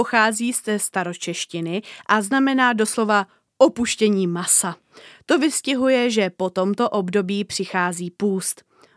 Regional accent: Prague, Czechia; já jsem z Prahy a tam bohužel masopust moc není

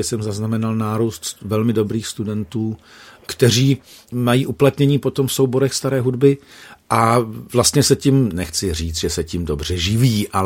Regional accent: Brno, South Moravian Region, Czechia; also born or lived in Prague; já jsem se narodil v Praze, ale v Brně jsem vyrostl

